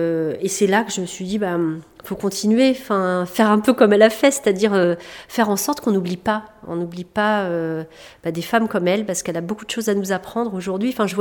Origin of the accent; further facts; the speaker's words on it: Normandy, France; now in Rennes, France; je suis rennaise d'adoption, parce que je suis normande au départ.